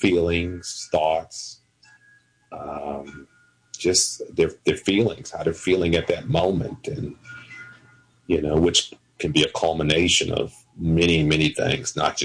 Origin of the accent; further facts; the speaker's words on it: Kansas City, Kansas, United States; born there; Yes, I was born here in Kansas City, Kansas. Graduated from Wyandotte High School, got an associate's in data processing at Kansas City, Kansas Community College